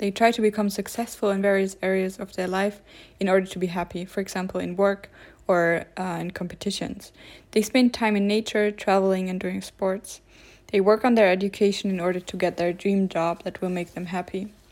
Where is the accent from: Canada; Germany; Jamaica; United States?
Germany; I will continue with my home country, Germany